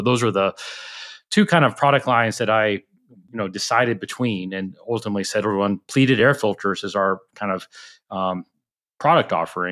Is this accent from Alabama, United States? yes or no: yes; Talladega, Alabama, United States; So I grew up in Talladega, Alabama, and you know, Alabama was really driven by textiles